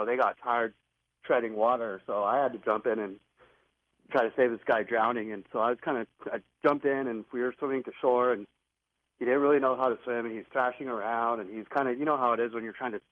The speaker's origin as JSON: {"language": "English", "region": "New Mexico", "country": "United States", "tie": "born or raised there", "said": "I grew up in New Mexico. I grew up listening to your show with my dad."}